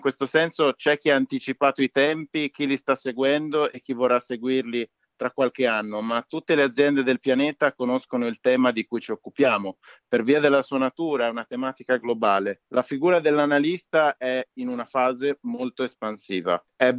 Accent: Bologna, Emilia-Romagna, Italy; Nato e cresciuto a Bologna e attualmente vivo e lavoro

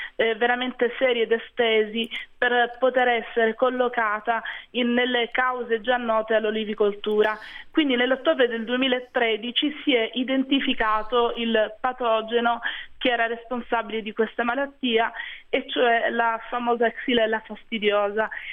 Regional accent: Apulia, Italy; come giornalista e come salentina

